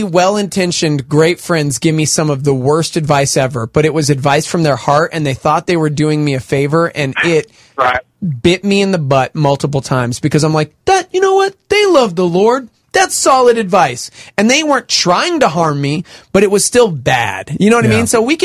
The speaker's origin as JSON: {"language": "English", "town": "Amarillo", "region": "Texas", "country": "United States", "said": "I'm from Amarillo."}